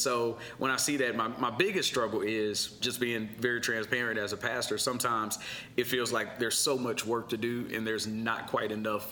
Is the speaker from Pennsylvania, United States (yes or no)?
no; St. Louis, Missouri, United States; now in Texas, United States; Well, originally, my wife and I, we are from St. Louis, Missouri. And had a call from the Lord to move to Texas, and so we did. 2001, we came down here